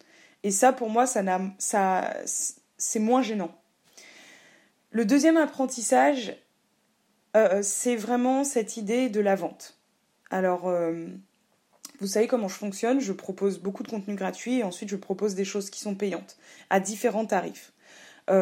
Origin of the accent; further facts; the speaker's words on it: Paris, Île-de-France, France; et donc je suis parisienne, ou enfin j'ai vécu en banlieue et à Paris